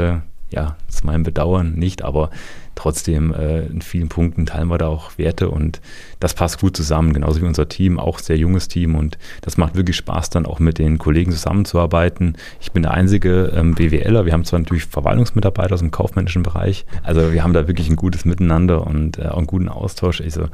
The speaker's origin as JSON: {"language": "German", "region": "Hesse", "country": "Germany", "said": "ich komme aus dem Landkreis Fulda"}